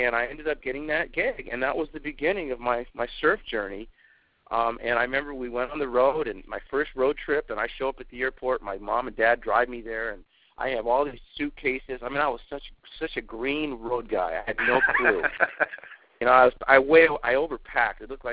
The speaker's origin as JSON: {"language": "English", "region": "California", "country": "United States", "tie": "born or raised there", "also_born_or_lived": "Jamaica", "said": "I was born in Jamaica, West Indies, and we migrated over here in the 70s. And I grew up in North Orange County, California."}